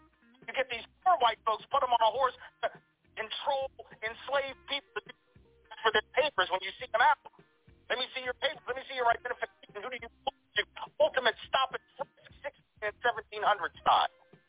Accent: the South, United States; I'm from the South, living in the South. And the only difference between those of us from the South and the rest of y'all is we know that I'm.

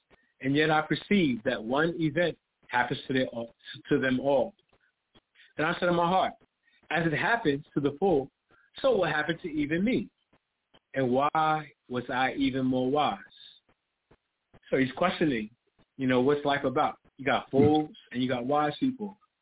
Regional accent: New York, United States; I'm a 14-year-old child growing up in Harlem.

